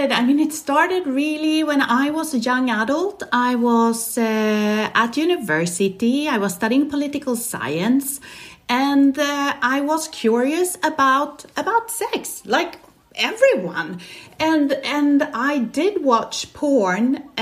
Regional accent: Stockholm, Stockholm County, Sweden; English is a second language; I'm Swedish. I was born in Stockholm

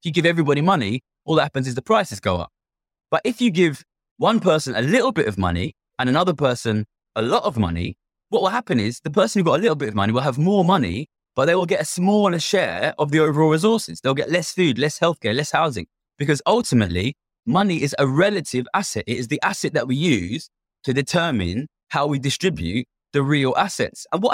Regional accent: Ilford, London, United Kingdom; he's just from where I'm from Ilford in East London.

